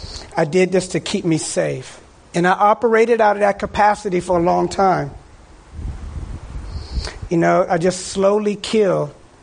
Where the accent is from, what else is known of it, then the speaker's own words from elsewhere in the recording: Washington, District of Columbia, United States; I was taught in the neighborhood that I grew up in Washington, D.C., was you're not supposed to let people know you.